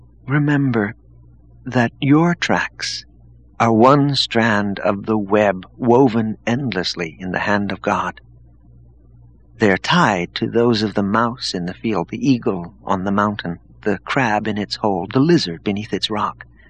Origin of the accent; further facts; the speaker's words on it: Great Plains, United States; I grew up out in the Great Plains, Jared, but it's not all cornfields, even today.